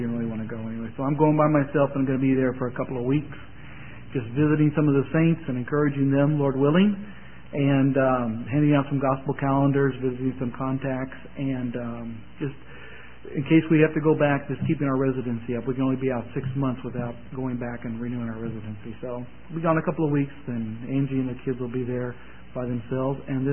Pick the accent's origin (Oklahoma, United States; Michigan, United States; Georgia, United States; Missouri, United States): Missouri, United States; Of course, I'm from Missouri, so, you know, I try to balance it out a little bit.